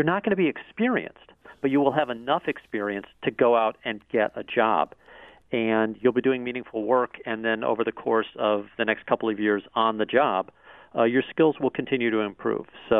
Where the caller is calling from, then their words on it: Miami, Florida, United States; I'm calling you from Miami today